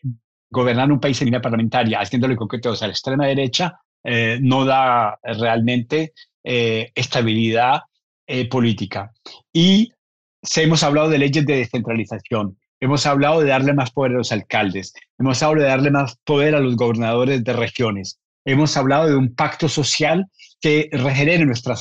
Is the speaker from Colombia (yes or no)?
yes; Colombia; born there; Nací en Colombia, creo que es un país que tiene la palma de oro de la corrupción